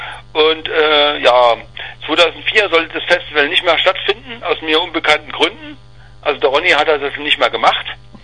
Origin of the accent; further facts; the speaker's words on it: Dresden, Saxony, Germany; ich bin aus Dresden, ich bin 34 Jahre alt.